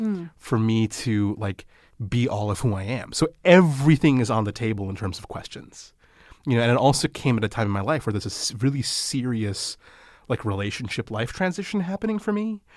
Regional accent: New York, United States; also born or lived in Nyack; I grew up in Mid-Hudson Valley, New York. I was born in Nyack on the Hudson.

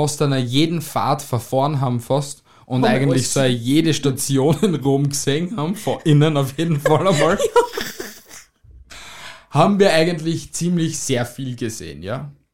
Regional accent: Austria; wie du das kennst bei uns in Österreich

